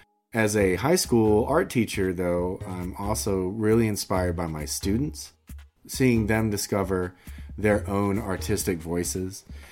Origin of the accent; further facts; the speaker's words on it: Macon, Georgia, United States; now in Atlanta, United States; I grew up in Macon, but I've been in Atlanta for almost 30 years.